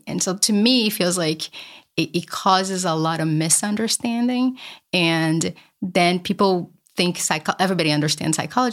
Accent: Brazil; growing up in Brazil, at one point I moved in with my grandmother and I became terrified of strangers. I was 15, it was a big city.

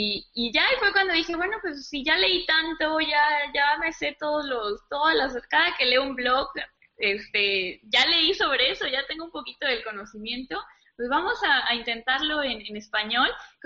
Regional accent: Mexico; born there; Yo nací en México, soy mexicana, tengo 25 años

